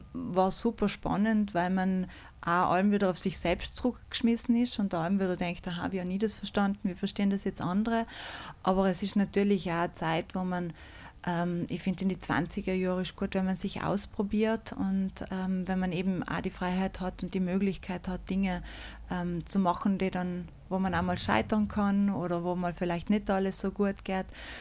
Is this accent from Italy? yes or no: yes; South Tyrol, Italy; Ich glaube, das hat man als Südtiroler ein bisschen einen Drang zu verstehen, warum ist das jetzt genau da so.